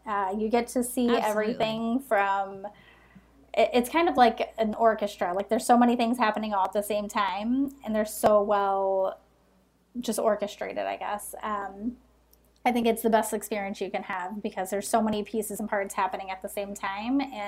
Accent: Chicago, Illinois, United States; The lifestyle of being a Chicagoan and also work kind of takes precedence around here.

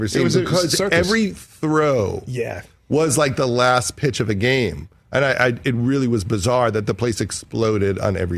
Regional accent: New York, United States; But it was incredible to meet him because I'm a New Yorker

